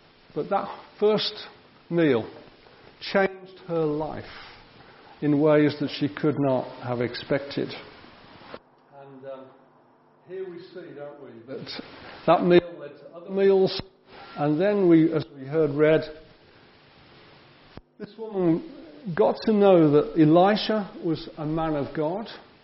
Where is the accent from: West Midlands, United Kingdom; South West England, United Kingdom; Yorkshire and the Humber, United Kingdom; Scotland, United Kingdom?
West Midlands, United Kingdom; Birmingham; the church that I grew up in Birmingham